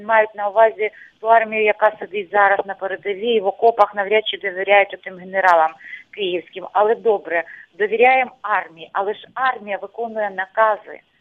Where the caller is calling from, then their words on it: Luhansk Oblast, Ukraine; Вітаю, я з Луганщини